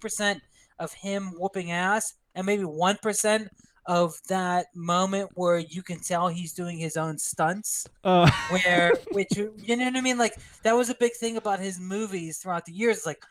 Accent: Pittsburgh, Pennsylvania, United States; accent: Pittsburgh; and I were to do my Pittsburgh accent, we were about to do that.

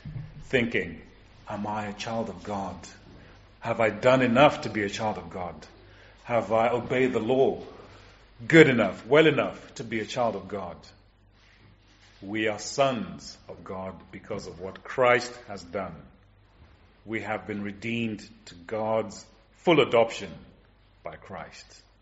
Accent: Zimbabwe; And I grew up in Zimbabwe in a denomination that reckoned you couldn't be an Anglican and be a child of God.

